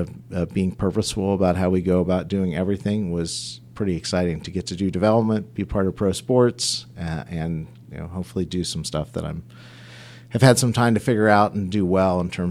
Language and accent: English; New Philadelphia, Ohio, United States; now in Cincinnati, United States; So I still call New Philadelphia my home, where I grew up in Eastern Ohio